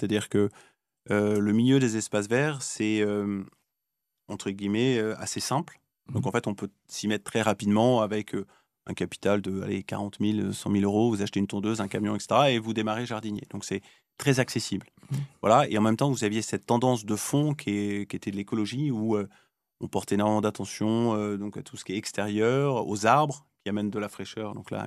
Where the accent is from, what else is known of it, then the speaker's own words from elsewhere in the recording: Versailles, Île-de-France, France; moi, j'ai grandi à Versailles.